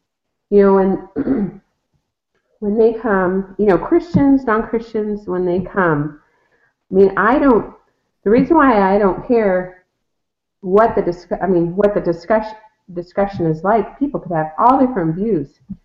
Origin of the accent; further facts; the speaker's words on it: Long Beach, California, United States; From my life, I grew up in Long Beach in Southern California. And so, you know, I know this area